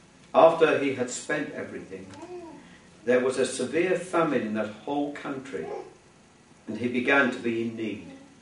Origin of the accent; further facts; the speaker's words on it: England, United Kingdom; now in Wales, United Kingdom; I'm English in a Welsh country, and I will have to confess my first loyalty will lie towards England.